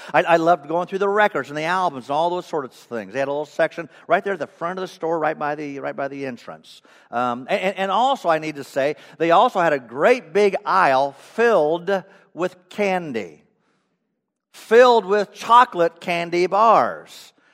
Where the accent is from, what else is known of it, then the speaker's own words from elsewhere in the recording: Monmouth, Illinois, United States; my mom worked part-time at a department store in downtown Monmouth, Illinois, my hometown, Western Illinois.